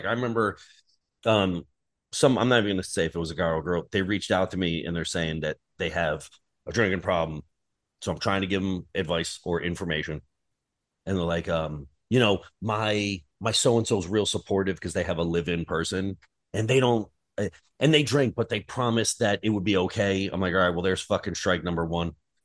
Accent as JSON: {"language": "English", "region": "New Jersey", "country": "United States", "said": "I'm freakishly good at fucking bocce ball, but it's probably because I'm Italian from North Jersey."}